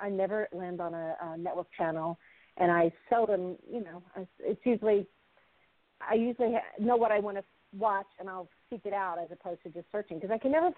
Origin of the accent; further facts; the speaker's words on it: Arkansas, United States; Same with me growing up in Arkansas.